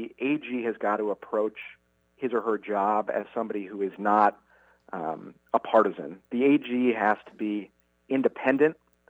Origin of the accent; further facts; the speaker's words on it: Oshkosh, Wisconsin, United States; also born or lived in Fond du Lac; Well, I grew up in Oshkosh and Fond du Lac. I grew up in a law enforcement family.